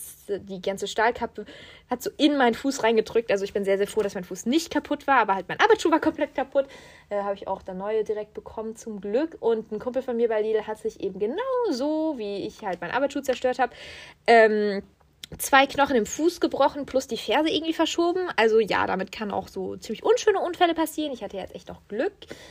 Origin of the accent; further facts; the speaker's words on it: Germany; ich bin Deutsche